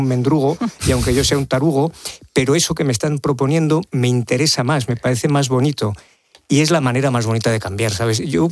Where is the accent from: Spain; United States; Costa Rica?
Spain; Yo hablo como ciudadano español.